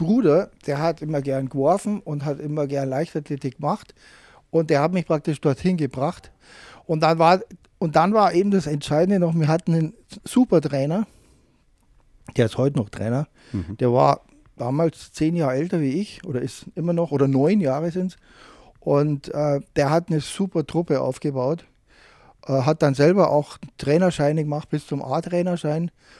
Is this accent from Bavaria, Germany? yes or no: yes; Garching, Bavaria, Germany; Also aufgewachsen bin ich in Garching bei München. Da ist übrigens auch diese TU, ja. Und genau, da bin ich zur Schule gegangen.